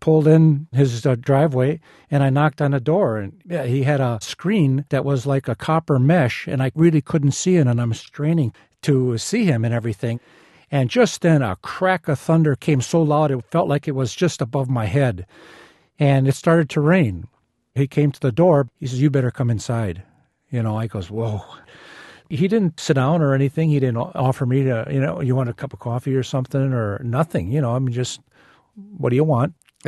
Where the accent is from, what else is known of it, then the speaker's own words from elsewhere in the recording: Wisconsin, United States; I'm from Wisconsin.